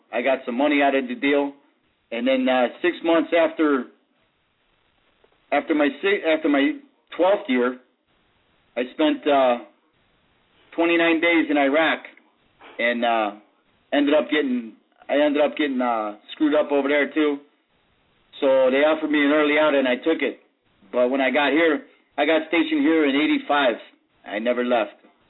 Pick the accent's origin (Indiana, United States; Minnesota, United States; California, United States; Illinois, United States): Illinois, United States; Chicago; moved away; I'm originally from Chicago. In 1979, when I left, it was September.